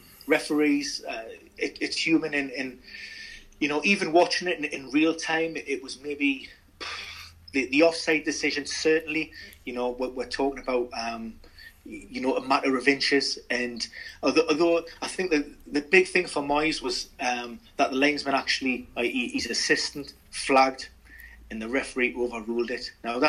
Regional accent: Newcastle upon Tyne, North East England, United Kingdom; as a Geordie, that was great for us.

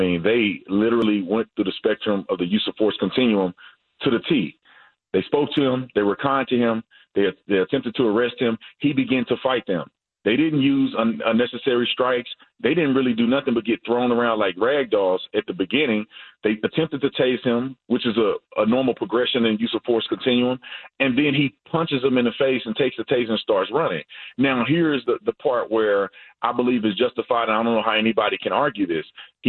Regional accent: United States; I'm an American first, and I'm a child of God, and then everything else falls in line.

